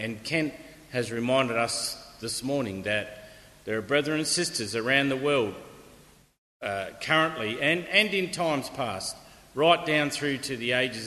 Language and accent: English; Perth, Western Australia, Australia; As some of you may know, I'm from Perth, so I've got a lot of family in Perth.